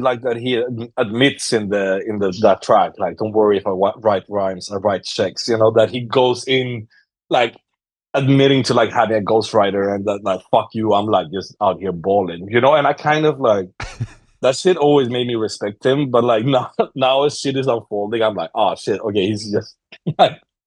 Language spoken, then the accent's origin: English; Skellefteå, Västerbotten County, Sweden; I'm from Skellefteå, which is like really close to Umeå, where like … shit is from.